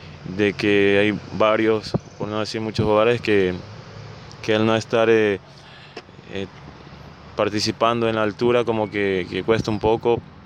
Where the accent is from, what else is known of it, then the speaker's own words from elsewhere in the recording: Ecuador; basta de que como ecuatorianos no nos apoyemos